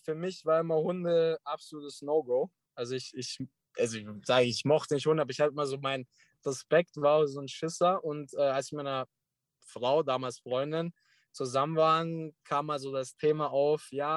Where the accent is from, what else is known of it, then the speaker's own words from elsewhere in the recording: Karlsfeld, Bavaria, Germany; Ich bin dann in Karlsfeld bei Dachau bin ich aufgewachsen. Das ist mein Hood.